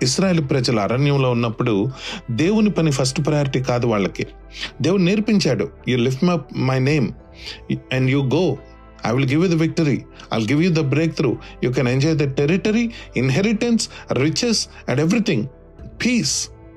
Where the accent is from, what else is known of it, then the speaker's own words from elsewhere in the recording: Nuzvid, Andhra Pradesh, India; also born or lived in Kurnool; నేను పుట్టింది నూజివీడు, యూనో పెరిగింది కృష్ణా జిల్లా, చదువుకున్నది కర్నూలు